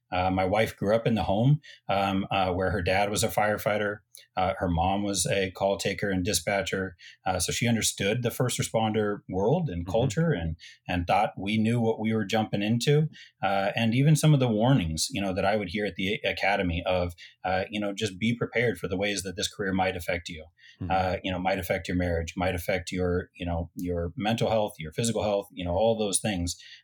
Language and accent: English; Seattle, Washington, United States; moved away as an adult; now in Cleveland, United States; I am now living in Cleveland, Tennessee. Moved here about 2 years ago after being born and raised in the Seattle area.